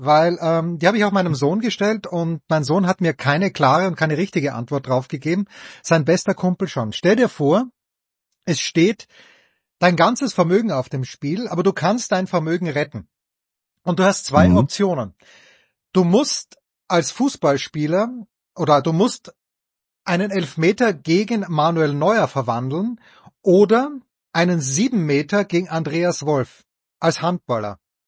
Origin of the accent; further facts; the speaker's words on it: Austria; ich darf ja nicht wählen als Österreicher